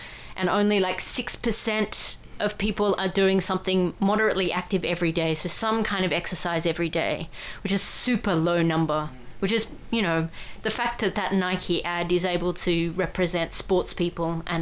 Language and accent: English; Newham, London, United Kingdom; I'm from Newham, but we're like 60% of us do not move.